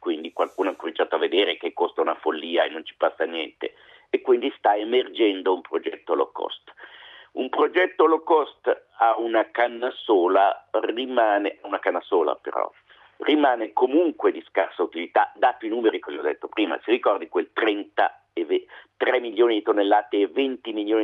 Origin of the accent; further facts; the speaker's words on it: Milan, Lombardy, Italy; io milanese, che tifo per il ponte sullo stretto.